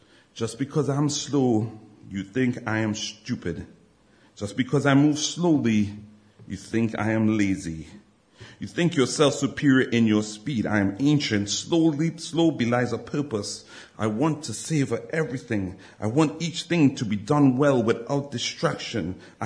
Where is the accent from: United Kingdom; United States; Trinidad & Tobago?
Trinidad & Tobago; I'm originally from Trinidad.